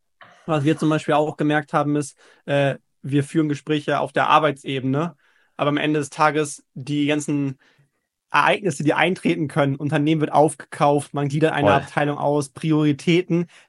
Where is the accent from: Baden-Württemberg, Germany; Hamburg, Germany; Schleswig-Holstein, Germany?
Hamburg, Germany; ich bin ja Hamburger, sitze in Hamburg